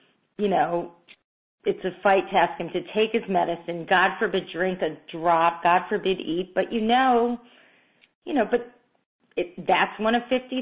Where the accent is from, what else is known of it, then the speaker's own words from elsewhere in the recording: Poughkeepsie, New York, United States; Oh, I'm from Poughkeepsie, so I don't have to quite be that bad.